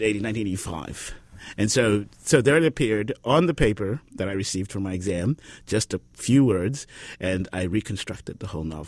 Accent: Zimbabwe; Now, I was raised in Zimbabwe, and the geography is savanna. It's grassland, right?

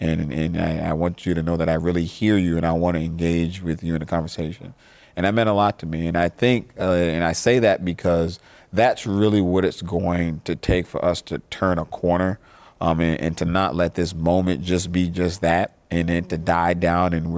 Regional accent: Charleston, South Carolina, United States; I demonstrated in my hometown, downtown Charleston

